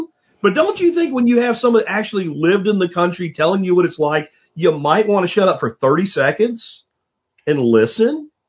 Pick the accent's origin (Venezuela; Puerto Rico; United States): Venezuela; moved away; Like, I'm from Venezuela. I grew up in Venezuela. I had to flee.